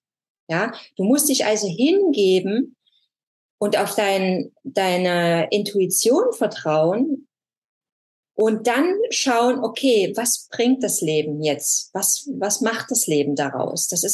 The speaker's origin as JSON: {"language": "German", "region": "Saxony", "country": "Germany", "accent": "Saxon", "said": "Ja, dann mein sächsischer Dialekt."}